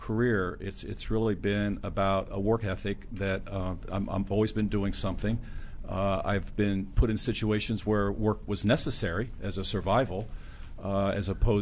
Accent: Indiana, United States; also born or lived in Pennsylvania; Indiana originally, and then Pennsylvania later on in my life.

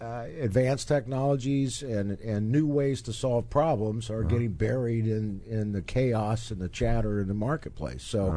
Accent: West Virginia, United States; I spent most of the boyhood years in West Virginia.

